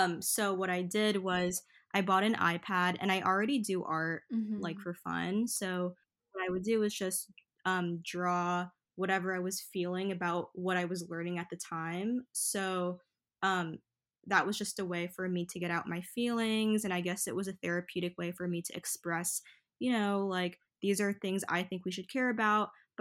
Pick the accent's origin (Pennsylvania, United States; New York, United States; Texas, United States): New York, United States; Flushing; Oh, no, I grew up in Flushing, Queens, New York.